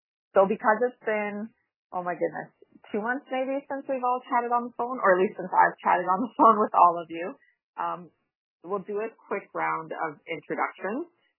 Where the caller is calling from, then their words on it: Yellowknife, Northwest Territories, Canada; I am calling in from Sambate in Yellowknife, from where I live.